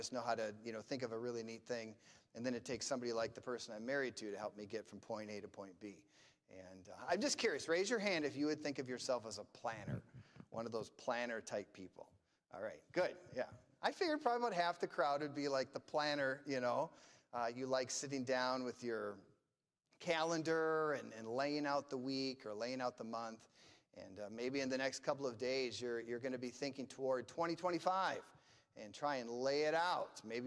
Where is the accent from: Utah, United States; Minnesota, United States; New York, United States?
Minnesota, United States; Brooklyn Center; both my wife and I grew up in Minnesota. My wife is from the St. Cloud area. I'm from Brooklyn Center, so just a stone's throw away from Straight Gate.